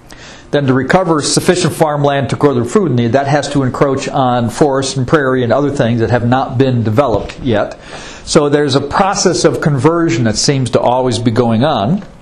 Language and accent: English; Chicago, Illinois, United States; now in Dallas, United States; Growing up in Chicago, in the city itself, my high school was 5 miles from my house. I took a bus every day.